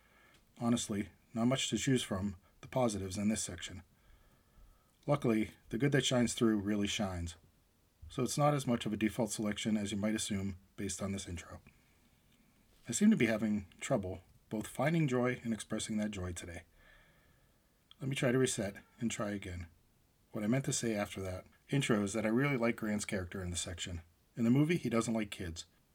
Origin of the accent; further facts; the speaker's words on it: Pittsburgh, Pennsylvania, United States; also born or lived in Erie; I grew up in Pennsylvania, parenthetically Pittsburgh and Erie, in parenthetical, at a time when environmental regulation just began to get implemented.